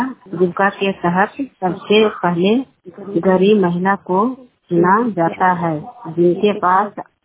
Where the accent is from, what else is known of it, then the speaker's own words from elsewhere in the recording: Namora, Bihar, India; नमोरा पंचायत के रहने वाली हूँ